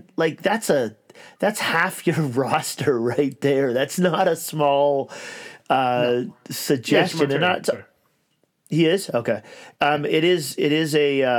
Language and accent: English; English Canada, Canada; I'm from English Canada. That's where I grew up. I never really understood Quebec.